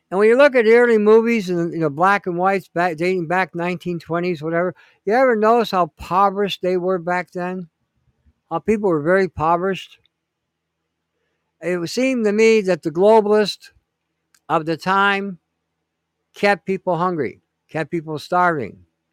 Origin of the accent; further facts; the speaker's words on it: Detroit, Michigan, United States; I grew up in Detroit growing up as a young, as a kid.